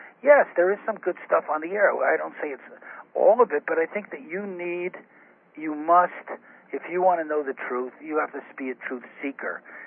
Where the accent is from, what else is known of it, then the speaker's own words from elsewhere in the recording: Bronx, New York, United States; I grew up in the Bronx. I grew up in a housing project, but it was, mostly all-white community, working-class people.